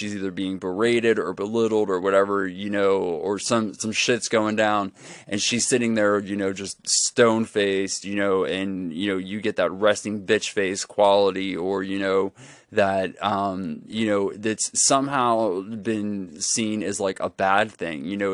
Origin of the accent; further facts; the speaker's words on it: Pittsburgh, Pennsylvania, United States; I'm from Pittsburgh. That's what we get. We're allowed to talk shit. We're in the tri-state area.